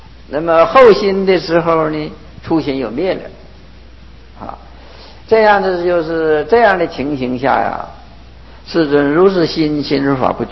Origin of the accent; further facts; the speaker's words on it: Northeast China, China; 这我是东北人